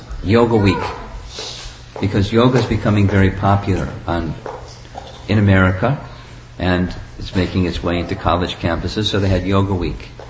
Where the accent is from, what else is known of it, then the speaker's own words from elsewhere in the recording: United States; Groupism, you know, you're Chinese, I'm American, and the person who was hosting us was from India.